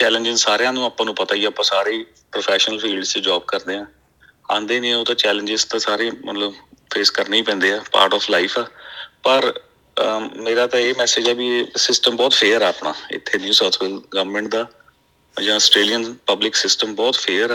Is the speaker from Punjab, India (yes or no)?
yes; Ludhiana, Punjab, India; now in Sydney, Australia; ਪੰਜਾਬ ਤੋਂ ਜੀ, ਮੈਂ ਲੁਧਿਆਣੇ ਤੋਂ ਬਿਲੋਂਗ ਕਰਦਾ, ਮੇਰੀ ਫੈਮਿਲੀ ਪੇਰੈਂਟਸ ਉੱਥੇ ਨੇ, ਇੱਥੇ ਆਉਂਦੇ ਰਹਿੰਦੇ ਨੇ, ਪਰ ਬੇਸਿਕਲੀ ਲੁਧਿਆਣੇ ਤੋਂ, ਇੰਡੀਆ ਤੋਂ ਪਿੱਛੋਂ, ਤੇ ਉੱਥੋਂ ਮਤਲਬ ਇੱਥੋਂ ਬੇਸਿਕ ਸਿਡਨੀ ਤੋਂ